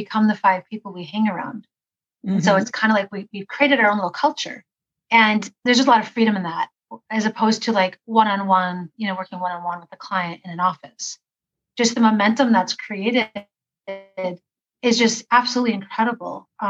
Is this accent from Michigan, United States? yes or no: no; Green Bay, Wisconsin, United States; I grew up in Green Bay, Wisconsin, a very conservative place. We were like the freaks of our Catholic school